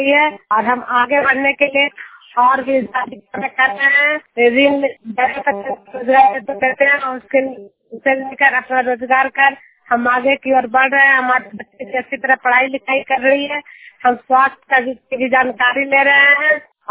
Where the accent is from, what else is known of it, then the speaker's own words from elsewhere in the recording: Bihar, India; मैं नालंदा जिला के गाँव की निवासी हूँ